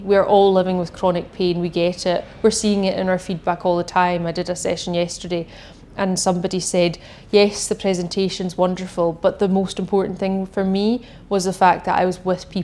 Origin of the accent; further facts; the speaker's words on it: Isle of Lewis, Scotland, United Kingdom; I'm originally from the Isle of Lewis, moved to Glasgow when I was 19 to study